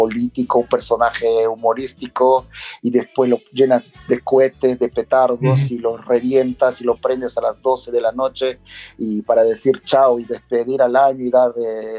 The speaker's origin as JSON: {"language": "Spanish", "town": "Pucallpa", "region": "Ucayali", "country": "Peru", "tie": "born or raised there", "said": "este año tendríamos que estar con toda la familia en Perú, en mi ciudad natal, en Pucallpa"}